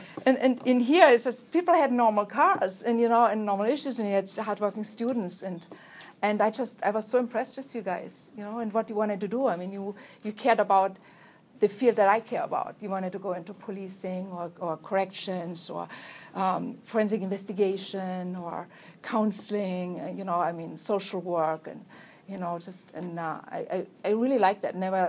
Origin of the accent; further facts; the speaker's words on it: Germany; English is a second language; And I was probably, my accent kind of stuck out because it was, you know, there are not many Germans there.